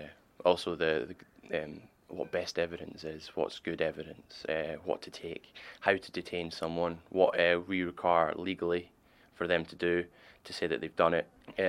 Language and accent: English; Larbert, Scotland, United Kingdom; I'm 21 years old. I'm from Larbert in central Scotland.